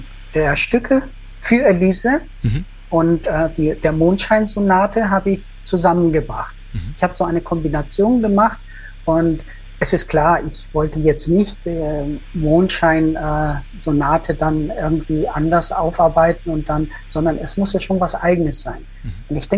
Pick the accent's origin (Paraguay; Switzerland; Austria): Paraguay; Asunción; now in Germany; Ich komme aus Asunción, das ist die Hauptstadt von Paraguay in Südamerika.